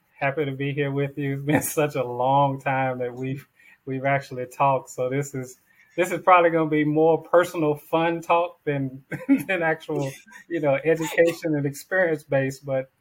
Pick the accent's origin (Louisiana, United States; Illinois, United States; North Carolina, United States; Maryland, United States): North Carolina, United States; growing up in North Carolina, like you saw it all the time.